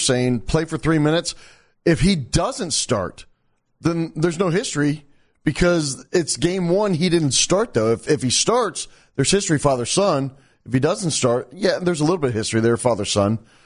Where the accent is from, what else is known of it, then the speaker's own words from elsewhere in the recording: Arizona, United States; Growing up in Arizona.